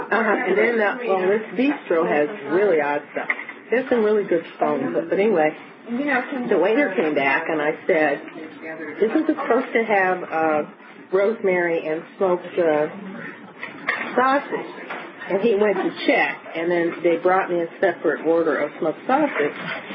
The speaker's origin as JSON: {"language": "English", "region": "Ohio", "country": "United States", "tie": "born or raised there", "said": "I couldn't get over thinking about how I grew up in Ohio and what I eat now."}